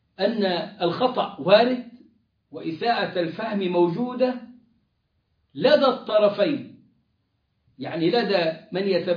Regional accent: Egypt

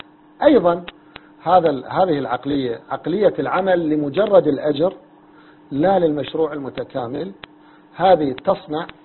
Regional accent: Iraq; أنا سني عراقي

